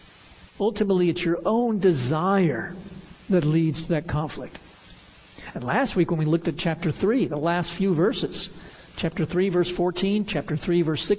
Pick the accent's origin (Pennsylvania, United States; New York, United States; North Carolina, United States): New York, United States; New York City; one of the great privileges of being a kid growing up in New York City is that I was exposed to all the wonderful architecture of that town.